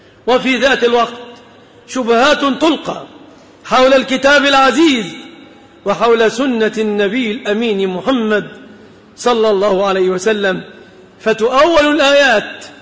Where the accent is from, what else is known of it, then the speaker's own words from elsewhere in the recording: Egypt; وخاصة نحن كمصريين